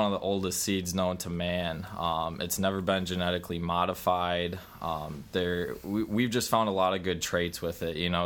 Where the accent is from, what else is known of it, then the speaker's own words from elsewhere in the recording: Green Bay, Wisconsin, United States; Green Bay, Wisconsin.